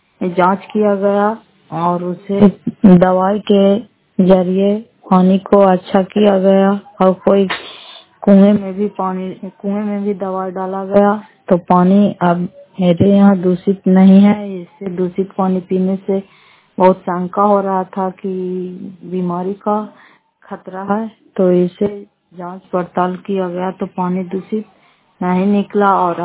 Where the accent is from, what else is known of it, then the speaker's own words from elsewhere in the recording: Bihar, India; घर फतेहपुर पंचायत मकलौता जिला नालंदा करा कचरा निवासी हूँ।